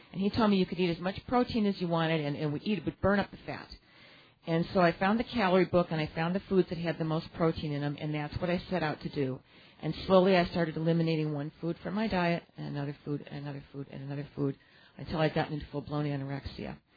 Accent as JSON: {"language": "English", "region": "Ohio", "country": "United States", "moved": "as an adult", "said": "I'm actually originally from Ohio, but I lived here for 18 years."}